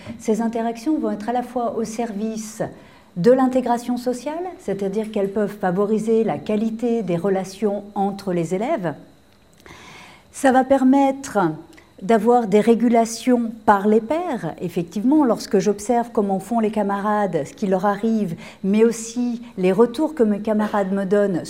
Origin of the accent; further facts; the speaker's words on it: France; Je suis française à la base, hein, mais petit lavage de cerveau en passage.